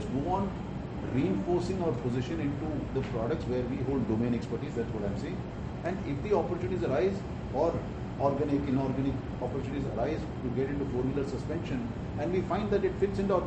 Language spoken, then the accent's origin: English; Delhi, India; I'm a person from Delhi, a strong Delhiite, although I've been here in Maharashtra since 18 years, 19 years